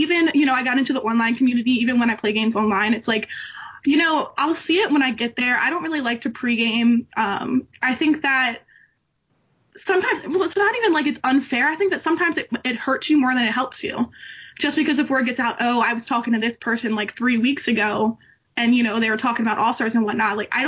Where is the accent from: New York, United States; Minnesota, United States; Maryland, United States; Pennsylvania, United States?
Maryland, United States; No, so I'm based in Maryland still, back in my hometown.